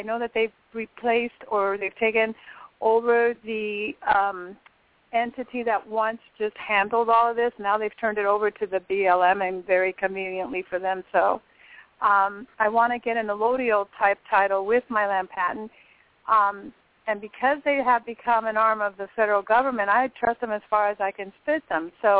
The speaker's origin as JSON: {"language": "English", "region": "California", "country": "United States", "said": "I'm from California."}